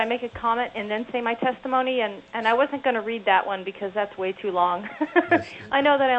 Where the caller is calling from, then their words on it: Nenana, Alaska, United States; I'm calling from Nanana.